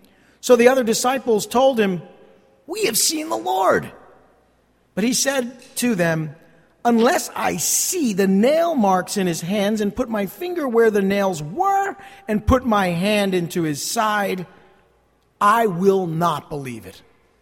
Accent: New Jersey, United States; Maybe it's that I'm from the Northeast, maybe from New Jersey, maybe it's just my personality.

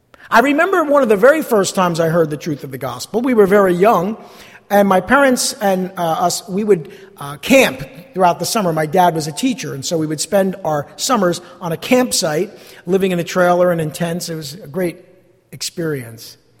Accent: East Rutherford, New Jersey, United States; I grew up in East Rutherford.

